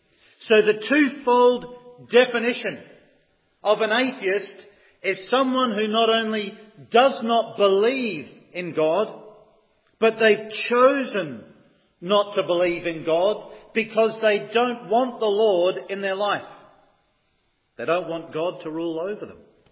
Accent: Fremantle, Western Australia, Australia; born there; as you can tell by my brogue, I wasn't born in Newton Arts. I was born in Fremantle in Western Australia.

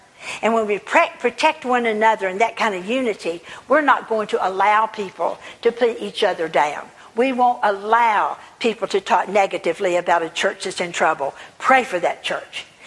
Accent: the South, United States; I'm from the South.

